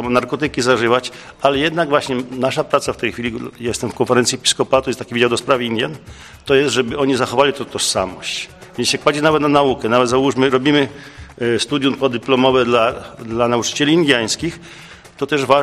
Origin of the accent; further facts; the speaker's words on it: Lublin Voivodeship, Poland; moved away as an adult; now in Paraguay; jestem z Lubelszczyzny. Do Paragwaju wyjechałem w 1989 roku.